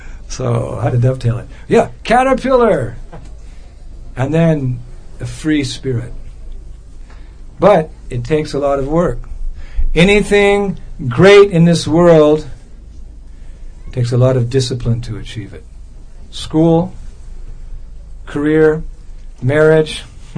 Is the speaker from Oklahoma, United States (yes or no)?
no; California, United States; When I was a kid, I was from California.